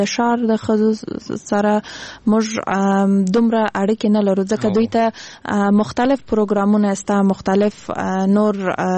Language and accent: Pashto; Kandahar, Afghanistan; زه خپل د کندهار د ولایت یم